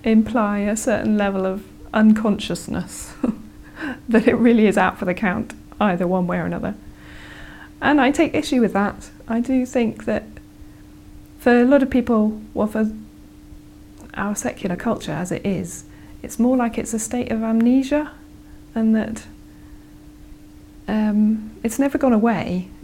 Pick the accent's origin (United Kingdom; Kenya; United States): Kenya; I grew up in Kenya, so I've got memories of living near plantations, tea plantations.